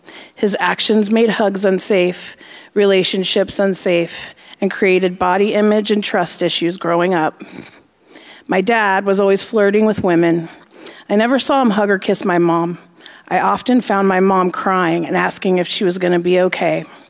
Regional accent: Portland, Oregon, United States; born there; also born or lived in Florida; I was born in Portland, Oregon at Good Sam Hospital on March 15th, 1975, the youngest of four sisters. We relocated to Florida to live closer to my grandmother.

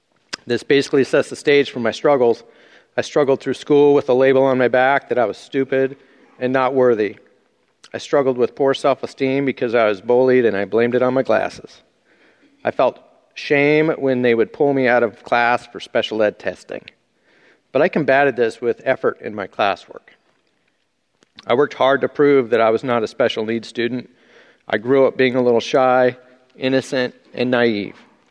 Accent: Grants Pass, Oregon, United States; I was born and raised in Grants Pass, Oregon.

